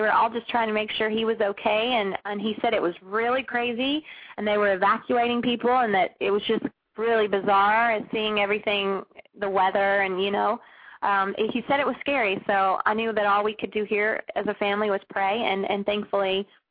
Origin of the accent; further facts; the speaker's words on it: Georgia, United States; I'm from Georgia. I bleed red and black. I'm a big Bulldog fan, and I love football.